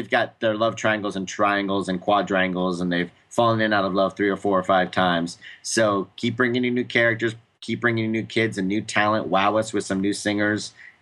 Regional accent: Florida, United States; I never really listened to the radio because I grew up in South Florida.

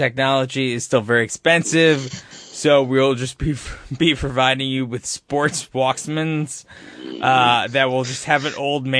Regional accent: New Jersey, United States; I just know as growing up in New Jersey, all of a sudden Trader Joe's just popped up everywhere.

